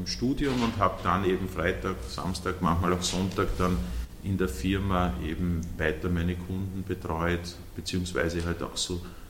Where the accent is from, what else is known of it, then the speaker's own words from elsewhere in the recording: Tulln, Lower Austria, Austria; ich bin in Tulln geboren, das ist in Niederösterreich. Und dort bin ich auch aufgewachsen.